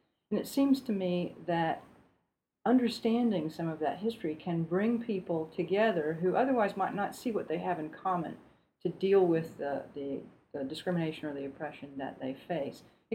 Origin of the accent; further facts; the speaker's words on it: Alabama, United States; my own personal experience growing up in Alabama in the 60s and 70s and living with a lot of the civil rights movement as a child and young person